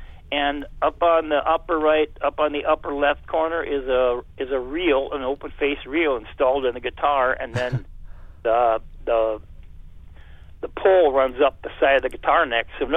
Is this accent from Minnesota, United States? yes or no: yes; Fairmont, Minnesota, United States; Fairmont Opera House, my hometown.